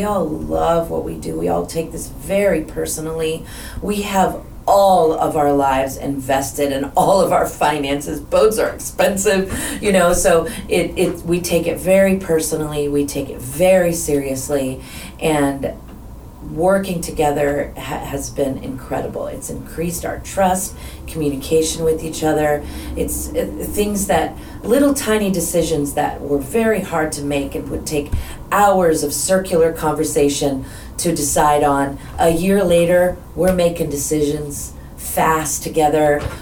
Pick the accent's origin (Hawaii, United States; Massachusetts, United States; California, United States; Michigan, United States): Hawaii, United States; I'm from Hawaii originally. I've gone whale watching all over the world.